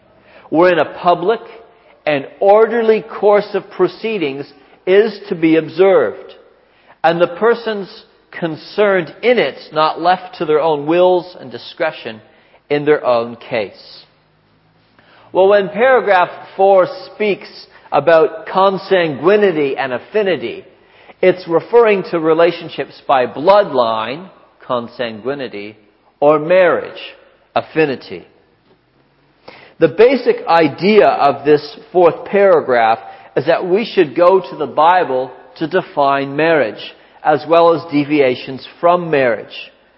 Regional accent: Canada; On neutral ground as a Canadian, I will again make a wise decision, I hope.

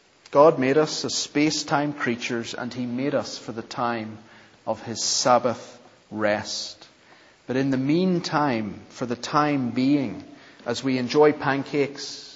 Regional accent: Northern Ireland, United Kingdom; Growing up in Northern Ireland, where Sunday is a very religious day

